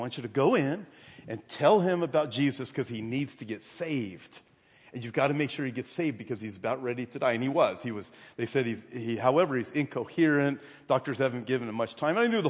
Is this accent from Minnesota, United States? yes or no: no; Brea, California, United States; when I was young, I was raised in Brea.